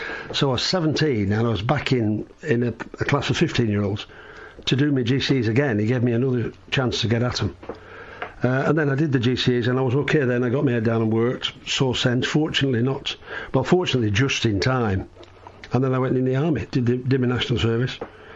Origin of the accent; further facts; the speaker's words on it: Heswall, North West England, United Kingdom; born there; But actually, I'm almost a Scouser. I'm the wrong side of the river. I was born in Heswall in Cheshire.